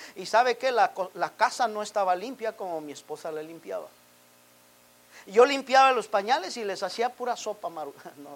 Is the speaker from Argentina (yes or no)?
no; Mexico; Pero nosotros, como venimos de Oaxaca, como venimos de Michoacán, ¿sí me entiende?